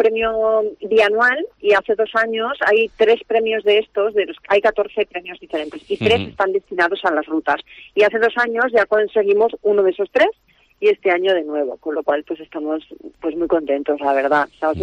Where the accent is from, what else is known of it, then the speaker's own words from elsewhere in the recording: Aragon, Spain; está mal que lo diga yo porque soy de aquí, de Somontano